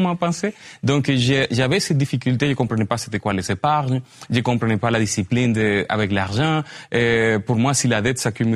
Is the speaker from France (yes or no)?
no; Venezuela; French is a second language; ma femme, elle vient de Moldavie, moi, je viens du Venezuela.